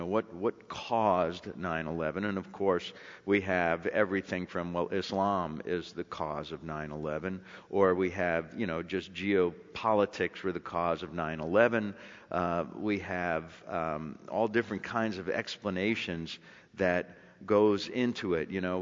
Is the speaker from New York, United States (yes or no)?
yes; New York City, New York, United States; Steve and I are both from the Holy Land. We are both from New York City.